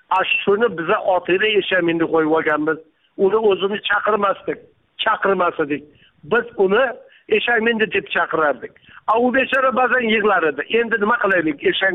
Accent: Jizzakh, Jizzakh Region, Uzbekistan; also born or lived in Mirzachol; Mirzacho'l 49-yinchi yilda biz ko'chib kelganmiz Jizzaxdan, tog'lar orasidan, go'zal vodiydan to'qaylarning ichiga. Mirzacho'l degan joyga ko'chib kelganmiz.

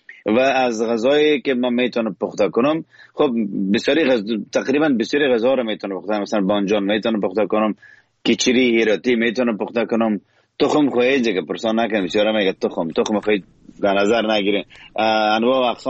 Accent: Kabul, Afghanistan; also born or lived in Herat; زادگاه من هرات و اما در کابل ما بزرگ شدم.

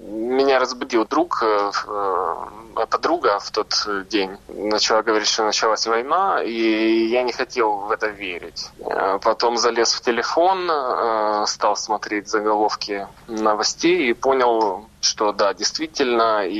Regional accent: Kharkiv, Kharkiv Oblast, Ukraine; now in Kyiv, Ukraine; Я сам из Харькова. Просто там уже несколько лет не живу. Переехал в Киев какое-то время.

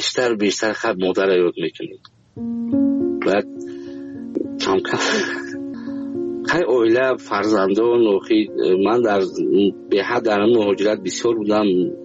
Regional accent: Afghanistan; خودم از افغانستان هستم.

